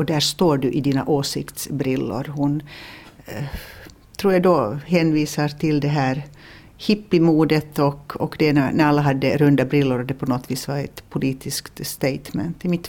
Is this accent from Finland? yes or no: yes; Finland; Jag kommer ju från en väldigt pratig kultur. Vi som är finlandssvenskar i Finland, vi pratar en massa.